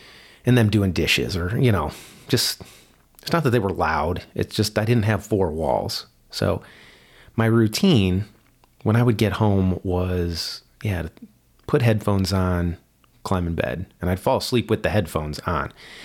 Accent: Naperville, Illinois, United States; And I grew up in Naperville, Illinois, early 90s, I was in high school.

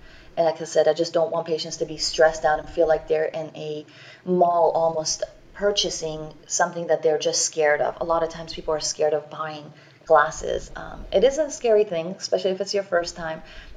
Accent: Germany; So that actually came from my growing up in Germany. My whole family's basically still there

